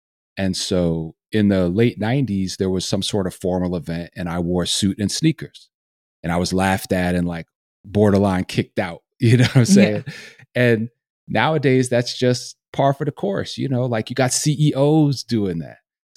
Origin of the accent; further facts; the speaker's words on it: New York City, New York, United States; also born or lived in Dutchess County; And growing up in New York City and then in upstate New York in Dutchess County in the late 70s and early 80s, seeing hip hop take shape right before my eyes